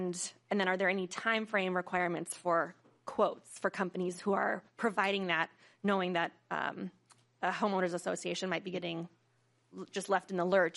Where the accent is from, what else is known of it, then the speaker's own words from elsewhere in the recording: Sheboygan, Wisconsin, United States; coincidentally headquartered in my hometown of Sheboygan, Wisconsin.